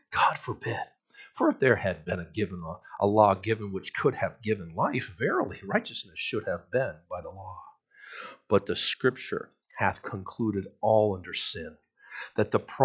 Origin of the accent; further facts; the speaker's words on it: New Hampshire, United States; also born or lived in Vermont; I was born in Vermont. I was raised in New Hampshire. I'm so confused.